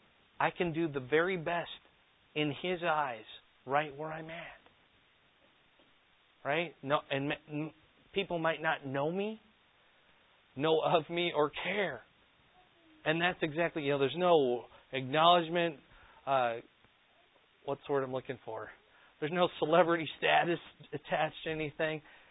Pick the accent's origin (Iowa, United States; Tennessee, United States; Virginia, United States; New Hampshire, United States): Iowa, United States; Fort Dodge; also born or lived in Cedar Rapids; I remember, I grew up in Fort Dodge.